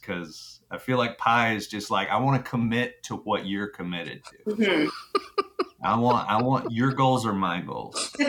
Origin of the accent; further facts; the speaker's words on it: Texas, United States; I grew up in Texas, all right? And so we, man, my grandma had pecan trees.